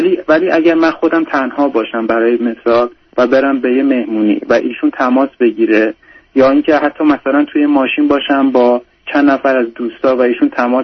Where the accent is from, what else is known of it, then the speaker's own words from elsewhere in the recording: Iran; من از ایران هستم و دقیقا نمیدونستن که چه من عرب هستم یا فارس هستم.